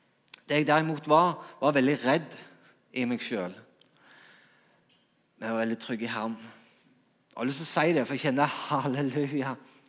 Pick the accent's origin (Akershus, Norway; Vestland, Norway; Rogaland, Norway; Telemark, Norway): Rogaland, Norway; Her kom jeg fra Jæren, liksom, rolig og trygge forhold liksom, i Norge